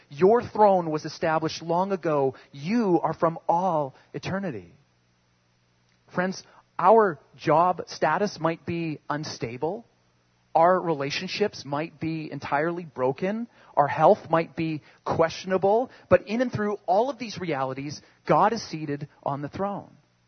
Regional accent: Canada; the partial glimpses I had were enough to cause me to cheer, to clap, and just have great pride in being Canadian.

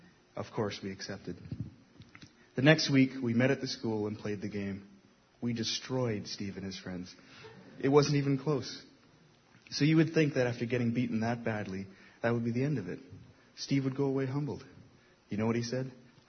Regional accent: Calgary, Alberta, Canada; Growing up in Calgary, we had a playpen in our backyard.

